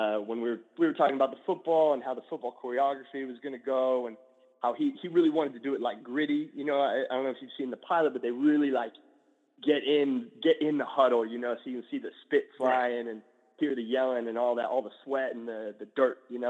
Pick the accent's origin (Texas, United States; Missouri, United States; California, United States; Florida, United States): Texas, United States; Dallas; I grew up in Dallas, and you can't grow up in Dallas and not play some football.